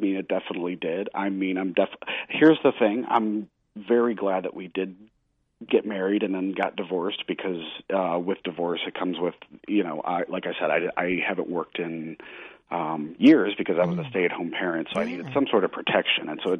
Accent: Missouri, United States; It's just I'm a Southern. I grew up in Missouri, which is more Southern

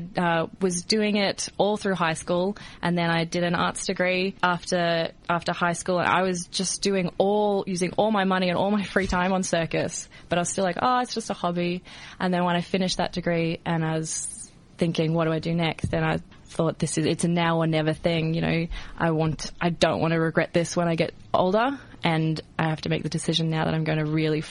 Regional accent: Melbourne, Victoria, Australia; Oh, I'm from Melbourne.

